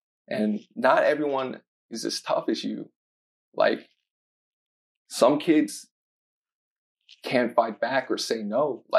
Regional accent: Baton Rouge, Louisiana, United States; Like, I grew up in Baton Rouge, Louisiana, like I said, and nobody looked like me.

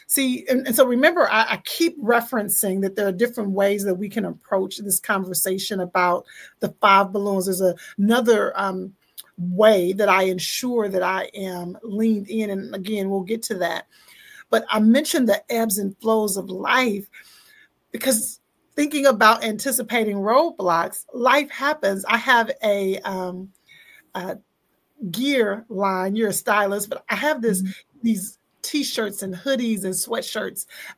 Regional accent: Dallas, Texas, United States; And we recently were in my hometown. I am from Dallas, Texas. We were back home.

